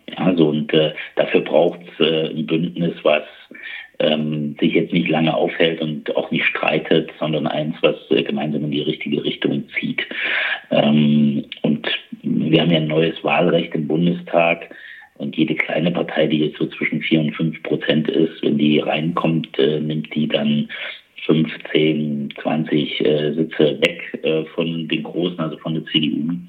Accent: Thuringia, Germany; das sage ich jetzt auch mal als Thüringer

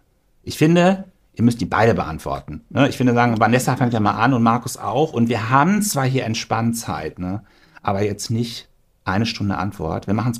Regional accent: North Rhine-Westphalia, Germany; born there; Ich bin gebürtiger Sauerländer.

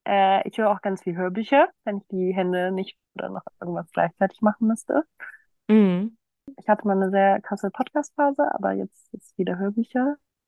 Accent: Schleswig-Holstein, Germany; Ich komme aus Norddeutschland. Ich würde sagen, das ist schon, ich bin Holsteinerin, das ist ein Teil meiner Identität.

